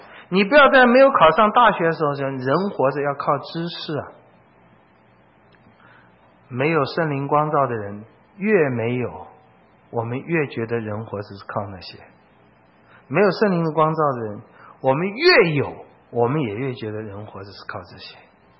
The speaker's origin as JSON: {"language": "Chinese", "country": "China", "said": "这个他们在出埃及记十六章那里，我们就会看到他们跟我们中国人一样啊。"}